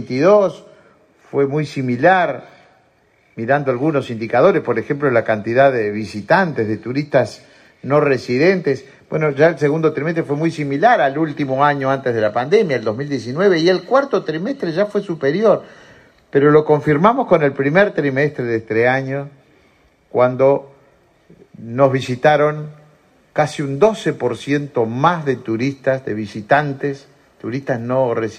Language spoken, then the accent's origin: Spanish; Uruguay; somos pocos los uruguayos